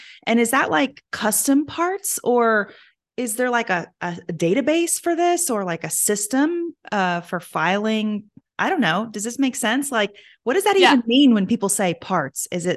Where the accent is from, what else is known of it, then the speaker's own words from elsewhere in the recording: Kentucky, United States; That's my home state.